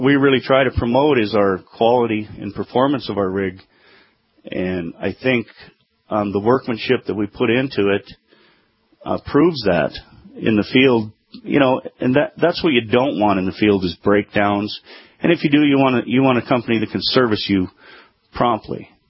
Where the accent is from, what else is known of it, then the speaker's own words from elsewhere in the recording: Tolley, North Dakota, United States; I'm originally from Tolley